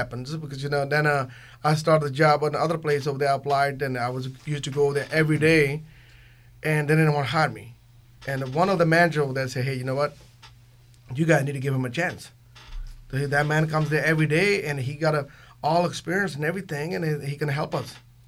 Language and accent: English; Punjab, India; English is a second language; moved away as an adult; now in United States; then did electrical engineering in my country. I'm from Punjab, India.